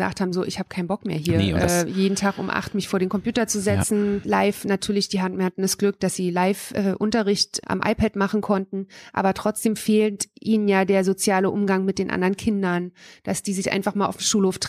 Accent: East Germany, Germany; Und ich bin ja in der DDR aufgewachsen, bis ich 14 war

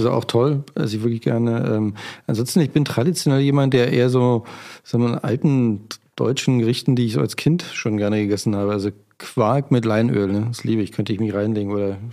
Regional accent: Brandenburg, Germany; Tendenziell würde ich sagen, ich bin ja im Spreewald groß geworden, die Essiggurke.

